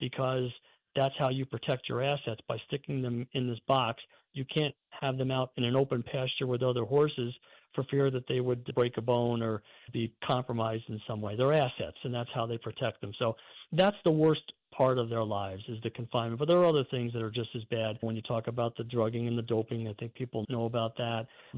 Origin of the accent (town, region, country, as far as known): New York, United States; born or raised there